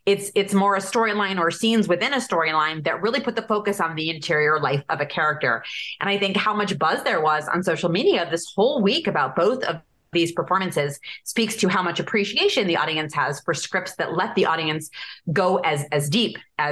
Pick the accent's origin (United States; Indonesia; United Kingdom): United States; Evanston, Illinois; I'm from Evanston, so.